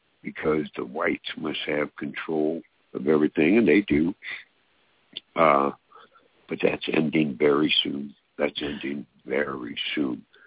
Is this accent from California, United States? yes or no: yes; San Francisco, California, United States; I grew up with blacks in San Francisco, where I grew up and went to school, and most of my friends were black.